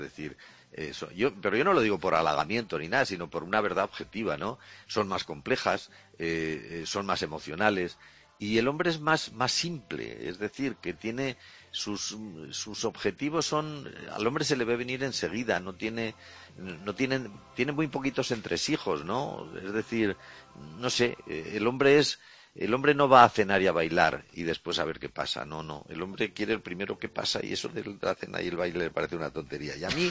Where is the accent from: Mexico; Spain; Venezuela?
Spain; Zaragoza, Aragon; yo me presentaba por el distrito de Zaragoza, de mi pueblo, de mi ciudad